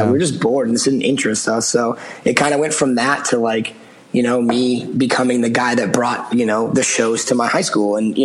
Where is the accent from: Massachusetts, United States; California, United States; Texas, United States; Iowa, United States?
Massachusetts, United States; And, you know, I grew up outside of Boston. So like I knew about shows, but it was impossible for me to get to show or play one